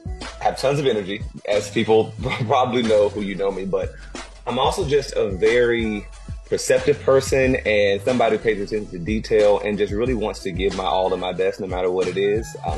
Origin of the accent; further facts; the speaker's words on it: Hampton, Virginia, United States; also born or lived in New Paltz; now in Richmond, United States; So I was born in New Paltz, Virginia, and then around 4, I moved to Hampton. And I stayed in Hampton until I went to college at VCU in Richmond, Virginia, and I'm still here now.